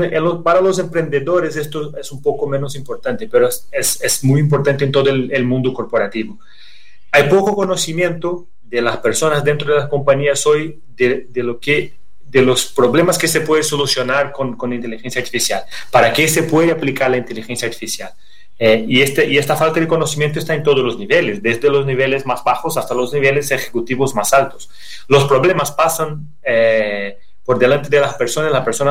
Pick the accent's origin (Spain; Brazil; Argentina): Brazil; Spanish is a second language; No soy en español, no tengo español fluente, soy brasileño, pero intentaré hacer lo mejor que pueda.